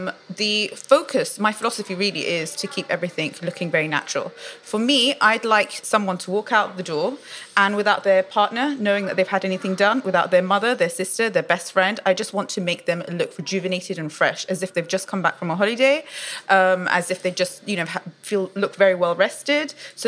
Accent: London, United Kingdom; So I was born in London. My parents are of Iraqi origin.

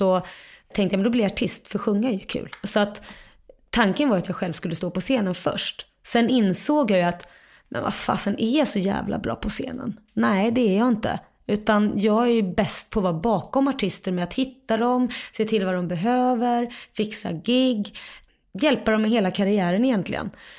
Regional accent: Kalmar, Kalmar County, Sweden; also born or lived in Lund / Jerusalem; Så det föddes jag i Lund, för mamma bodde i Lund och de träffades i Lund. Han var där och studerade. Sen flyttade de till Jerusalem, så där bodde jag fram och tillbaka mellan Kalmar och Jerusalem de första två åren. Sen flyttade de tillbaka till Kalmar på heltid

